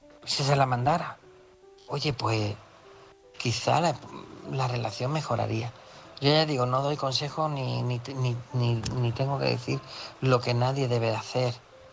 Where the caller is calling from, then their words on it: Málaga, Andalusia, Spain; de Málaga.